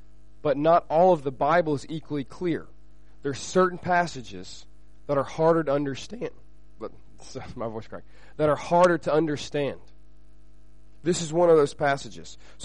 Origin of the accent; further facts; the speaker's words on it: Alabama, United States; We're from the States, the United States, from Alabama. So I'm from the South, so if you hear me say y'all, because I'm a Southerner, so I say y'all.